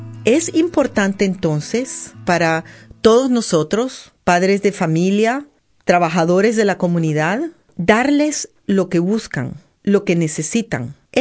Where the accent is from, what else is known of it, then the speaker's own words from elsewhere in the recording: El Salvador; born there; nací en El Salvador, trabajo en Nicaragua en la Universidad Ave María University de profesora de psicología, y he venido a España